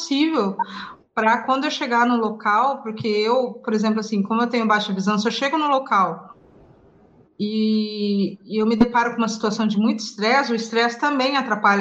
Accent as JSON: {"language": "Portuguese", "town": "Umuarama", "region": "Paraná", "country": "Brazil", "tie": "born or raised there", "moved": "yes", "lives_now": "Curitiba, Brazil", "said": "Eu sou natural do Paraná, do interior, nasci em Moarama e vivo na região metropolitana, em Curitiba, já há mais de 20 anos. Então, eu sou, acho que, a famosa curitiboca, né?"}